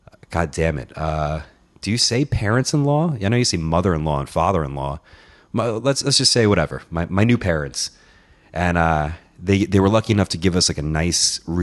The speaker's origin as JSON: {"language": "English", "town": "Queens", "region": "New York", "country": "United States", "tie": "born there", "said": "I'm back in Queens. I was born in Queens, and now I'm back here at 32 years old, back home."}